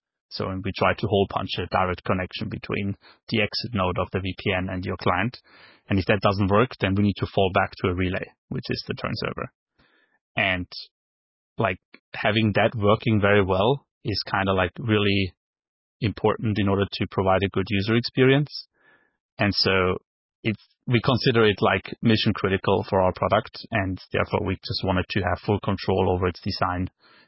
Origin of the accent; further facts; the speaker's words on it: Vienna, Austria; English is a second language; So I grew up in Austria, actually, and studied computer science in Vienna.